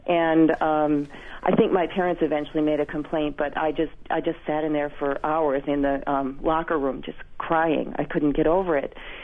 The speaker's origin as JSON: {"language": "English", "region": "Wisconsin", "country": "United States", "tie": "born or raised there", "lives_now": "Hillside, United States", "said": "I grew up in Wisconsin, and I came from a private Catholic school right into a public high school for ninth grade"}